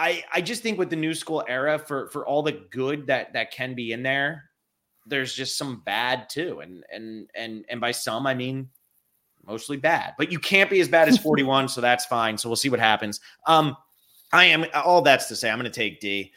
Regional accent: New Jersey, United States; because I mean, I grew up in New Jersey.

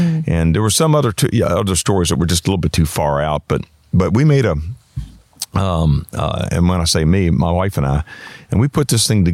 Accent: United States; I said, I'm an American, like that was going to save me. Yeah, I'm an American. I'm practicing lines for a play I'm doing back in the States.

